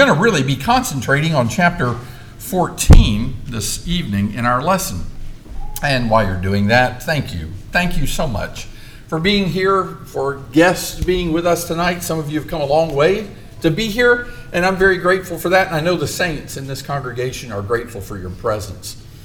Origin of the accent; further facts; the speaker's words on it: Florida, United States; I grew up in Florida, but most of my preaching before going back to Florida was done anywhere but that state